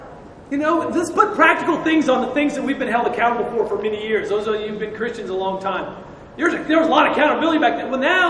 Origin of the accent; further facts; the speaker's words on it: Kansas, United States; I grew up in Kansas. So two or three times a year, we would practice tornado drills in school.